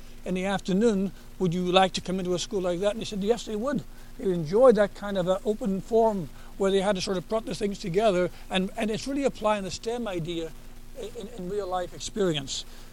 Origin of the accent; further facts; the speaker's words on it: Ireland; now in United States; I grew up in Ireland with my elementary and secondary education, but I didn't get into chemistry really until I got to college over here.